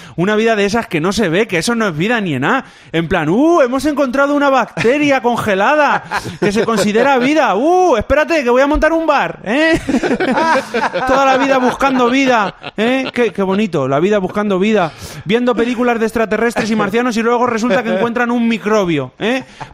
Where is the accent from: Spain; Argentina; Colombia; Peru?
Spain; Sí, como español, ya que voy a Marte y es el planeta rojo